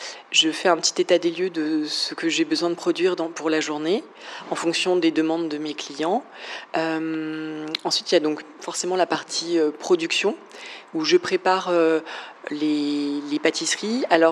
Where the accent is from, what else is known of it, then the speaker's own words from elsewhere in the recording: Paris, Île-de-France, France; j'ai 36 ans et je suis pâtissière à Paris. Je suis née à Paris et j'y ai toujours vécu et c'est une partie très importante de mon identité